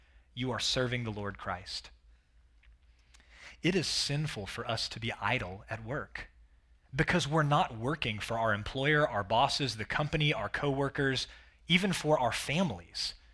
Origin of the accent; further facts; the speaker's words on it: Dallas, Texas, United States; Where I grew up in North Dallas, it was simply expected that you were going to college